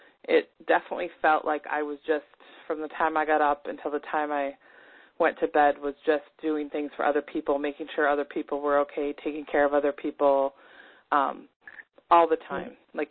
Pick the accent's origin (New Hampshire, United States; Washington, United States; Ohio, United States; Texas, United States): Washington, United States; moved away; also born or lived in Alaska; I grew up in Washington State, but I lived in Alaska for 20 years and raised my kids there.